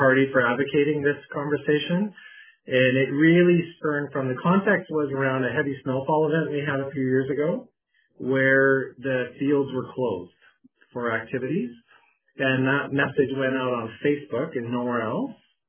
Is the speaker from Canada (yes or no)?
yes; Qualicum Beach, British Columbia, Canada; So talking about my hometown, I'm very attached and have a lot of love for our community